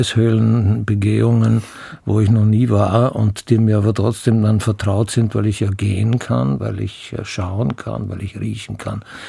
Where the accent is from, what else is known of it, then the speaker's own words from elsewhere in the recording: Graz, Styria, Austria; Der Vorteil ist schon einmal, dass ich Grazer bin.